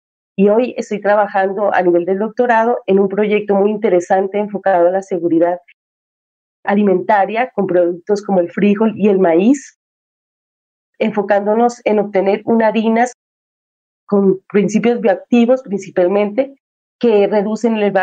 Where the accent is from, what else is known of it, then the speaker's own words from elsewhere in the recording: Nariño, Colombia; yo soy de origen, soy de Nariño, un departamento netamente rural.